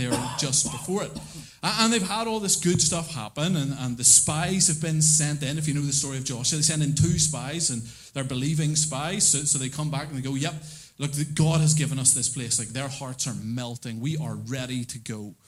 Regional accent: Holywood, Northern Ireland, United Kingdom; It was kind of an archetypal, straightforward Northern Irish barbecue. Okay, I'm from Hollywood.

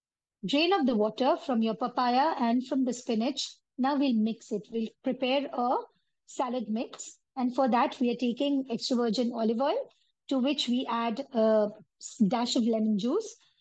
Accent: West Bengal, India; Like, I come from Bengal.

